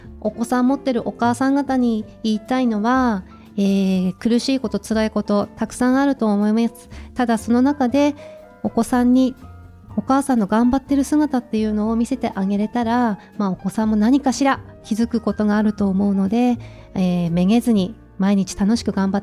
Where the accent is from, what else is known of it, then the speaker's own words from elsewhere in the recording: Hirosaki, Aomori, Japan; born there; now in Hachinohe, Japan; 生まれ故郷の弘前アップルマラソン